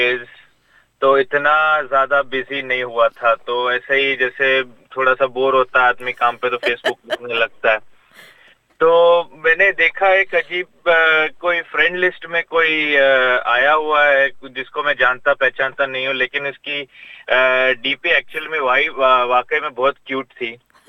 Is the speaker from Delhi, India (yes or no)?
no; Gujarat, India; मैं गुजराती हूँ